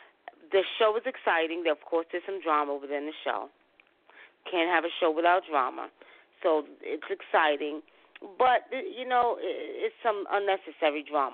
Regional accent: New York, United States; Although I was raised in New York, my grandmother, my aunts, and mother would not let us have it no other way. Africa was in the house.

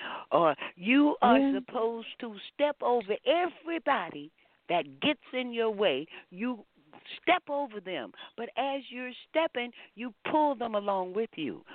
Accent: Texas, United States; I tell them, you know, I'm a Texan. I don't even know what a bully is. We didn't grow up with bullies. We didn't have any bullies in Texas.

